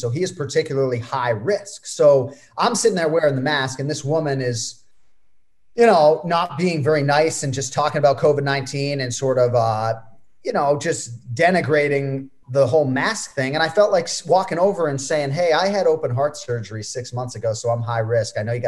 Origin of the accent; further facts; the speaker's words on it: Florida, United States; So over 31,000 in a day in my home state, 31 total in New Zealand.